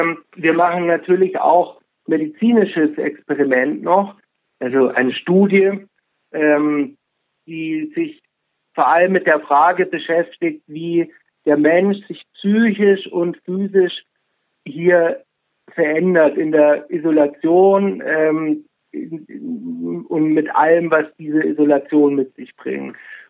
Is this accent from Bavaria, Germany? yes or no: yes; Munich, Bavaria, Germany; das mir als Münchner sehr gut schmeckt, muss ich sagen